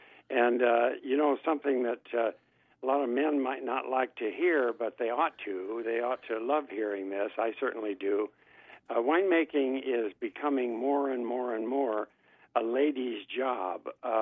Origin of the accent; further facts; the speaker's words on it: Iowa, United States; I'm from Iowa, same climate pretty much.